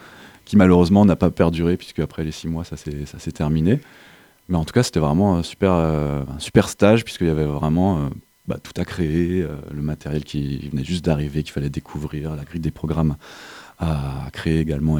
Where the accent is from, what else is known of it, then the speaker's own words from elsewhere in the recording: Occitanie, France; je suis né en 1988. J'ai grandi en écoutant la radio. J'ai grandi dans le Lot, dans une zone plutôt rurale.